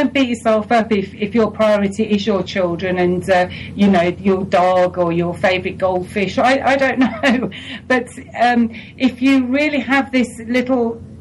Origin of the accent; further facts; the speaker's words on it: England, United Kingdom; We love the English. We love being English.